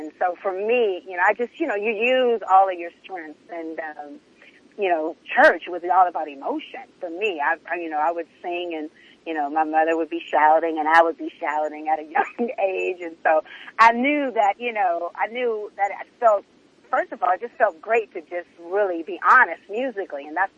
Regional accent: Los Angeles, California, United States; growing up in Los Angeles was amazing because I had a platform to be able to do all of these things and I could dream and really feel like it could come true.

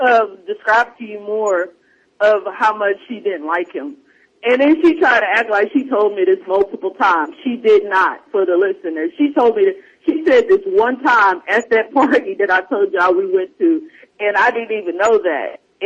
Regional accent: Arbor, Oklahoma, United States; that's the crazy thing about my hometown where I'm from Arbor, Oklahoma.

